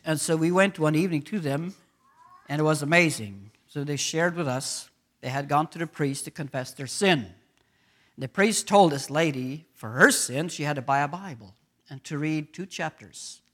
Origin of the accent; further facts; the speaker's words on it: Paraguay; I remember when I grew up in Paraguay, we had two incidents.